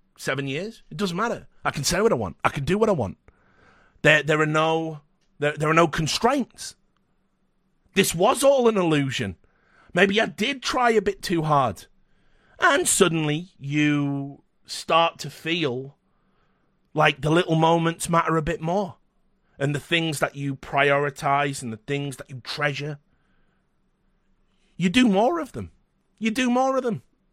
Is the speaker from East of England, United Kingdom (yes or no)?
no; Wales, United Kingdom; I think we have a wicked sense of humour, culturally speaking. I think Welsh banter, it is the harshest type of banter, but it is all done from a loving place.